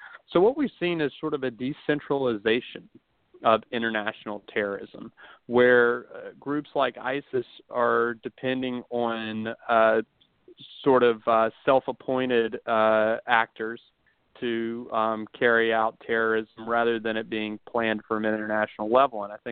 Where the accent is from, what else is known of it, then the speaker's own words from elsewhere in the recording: Wilson, North Carolina, United States; I grew up in Wilson, North Carolina, in eastern North Carolina